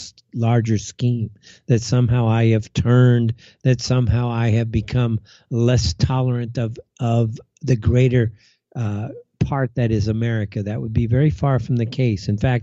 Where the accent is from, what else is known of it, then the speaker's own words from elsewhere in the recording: Los Angeles, California, United States; because I am from Los Angeles, I have so many friends still in the southwest part of the nation.